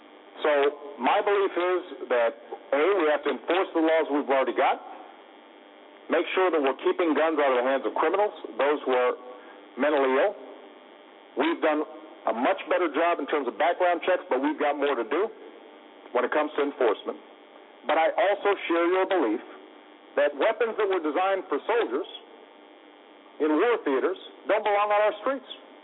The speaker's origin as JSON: {"language": "English", "town": "Chicago", "region": "Illinois", "country": "United States", "tie": "born or raised there", "said": "Because, frankly, in my hometown of Chicago, there's an awful lot of violence."}